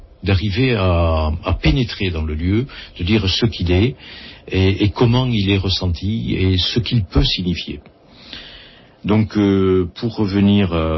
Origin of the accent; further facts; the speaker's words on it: Le Mas-d'Azil, Occitanie, France; born there; also born or lived in Narbonne; je suis né moi en Ariège, je suis très très attaché au village où je suis né, le Mas d'Asile